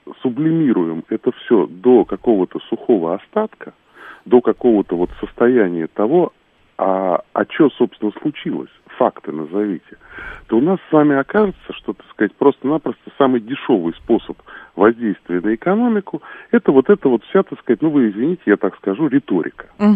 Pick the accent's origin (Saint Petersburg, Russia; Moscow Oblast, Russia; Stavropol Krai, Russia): Moscow Oblast, Russia; Lyubertsy; Я тоже из Люберец.